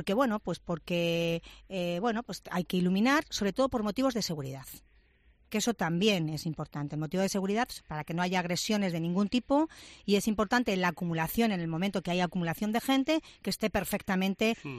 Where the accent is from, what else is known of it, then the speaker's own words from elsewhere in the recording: Toledo, Castilla-La Mancha, Spain; para los que somos de Toledo, la Virgen del Sagrario es nuestra patrona